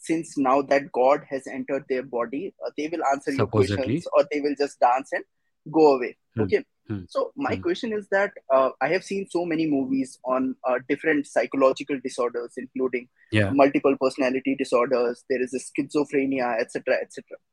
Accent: Uttarakhand, India; Since I come from Uttarakhand, I have seen these things very closely.

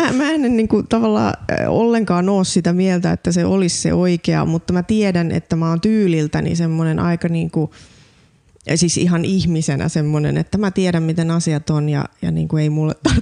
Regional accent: Laihia, Ostrobothnia, Finland; Mä oon vahvasti maalta, kotoisin Pohjanmaalta. Ja mä oon tämmönen 40-vuotias koira-intoilija, metsänomistaja.

